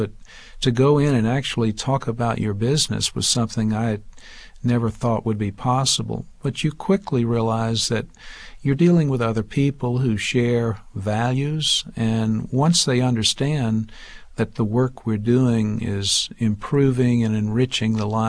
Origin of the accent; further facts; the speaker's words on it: the South, United States; So as a Southerner coming here, having worked on the South for 30 years, I found myself very comfortable here.